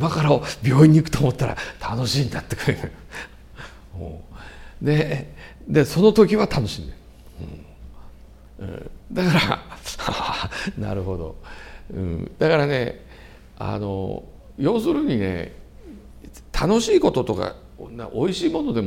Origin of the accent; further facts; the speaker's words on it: Ibaraki, Japan; 私も茨城出身なんで、茨城に筑波学園都市っていうのがありますけど